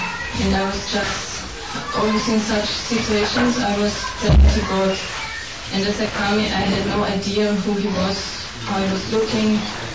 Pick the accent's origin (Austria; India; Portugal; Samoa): Austria; I come from Austria.